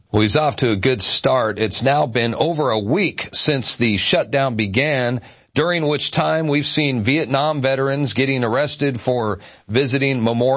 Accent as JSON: {"language": "English", "region": "Arizona", "country": "United States", "tie": "born or raised there", "said": "And, you know, I grew up in Arizona, and I could tell you firsthand"}